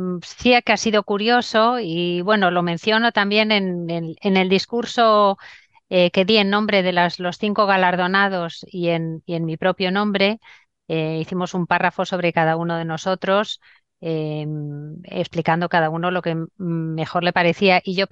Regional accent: Spain; now in Israel; para todos los que residimos aquí como españoles

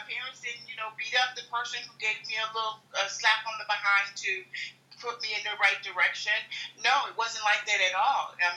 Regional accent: Florida, United States; I grew up in Florida in a very small town. I believe maybe at the time that I was there, it might have been 7,000 to maybe 9,000 people there. A lot of immigrants. It's an immigrant town, a lot of rural area, farmland.

